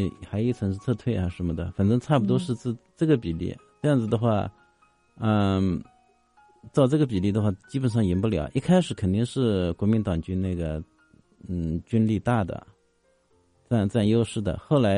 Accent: China; 因为像我这样生在红旗下长在红旗下的这个大陆来的人啊

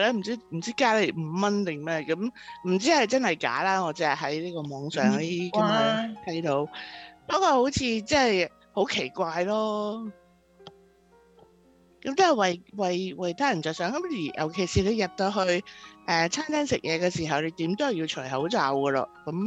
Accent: China; 尤其是我哋中國人去飲茶嗰啲地方咧

